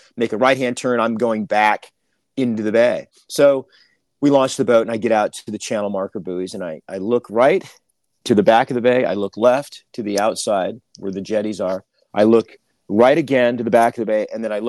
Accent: San Diego, California, United States; So, you know, I grew up in San Diego. I'm a third generation San Diegan.

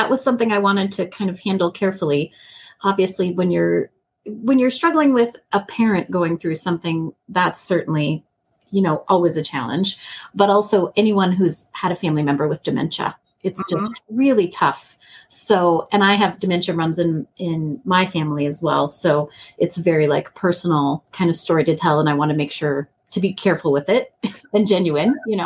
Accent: North Dakota, United States; Yes, I'm originally from North Dakota. And I have many unpleasant weather memories.

